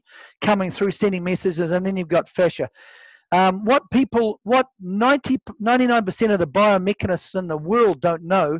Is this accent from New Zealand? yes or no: yes; New Zealand; I'm here from New Zealand. I'm calling from New Zealand.